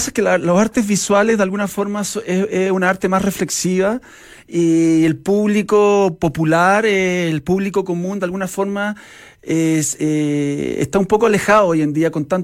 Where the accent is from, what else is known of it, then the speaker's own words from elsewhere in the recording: Chile; also born or lived in Los Angeles, United States; Nací en Los Ángeles, California. Entonces siempre llegué en el año 78, 79, tengo 46, a Chile